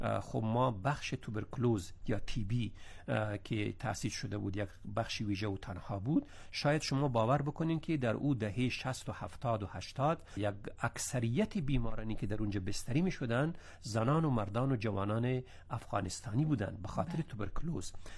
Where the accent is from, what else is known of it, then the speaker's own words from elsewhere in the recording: Afghanistan; now in Iran; ما به عنوان یک افغان، به عنوان یک مهاجر، یک پناهنده، یک کسی که در خانه خود نتانستیم بمانیم،